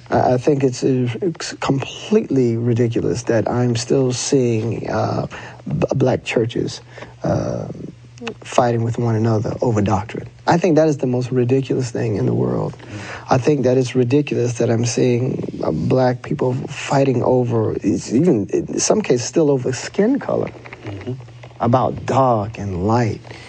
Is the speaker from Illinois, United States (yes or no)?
no; Miami, Florida, United States; And then growing up in Miami, the police officers there were by far probably some of the worst individuals you'll ever want to find